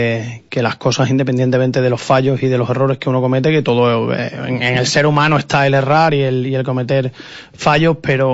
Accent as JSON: {"language": "Spanish", "region": "Extremadura", "country": "Spain", "said": "porque nosotros somos parte de Extremadura y de España y pagamos nuestros impuestos"}